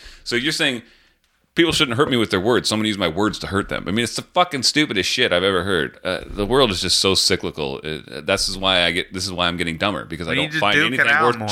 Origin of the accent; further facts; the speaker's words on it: United States; I'm like American. we avoid conflict and emotion and feeling sad.